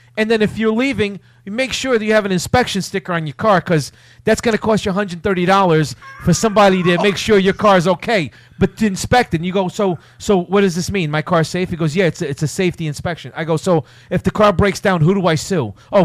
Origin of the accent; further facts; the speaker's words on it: Mozambique; I grew up in Mozambique, Africa.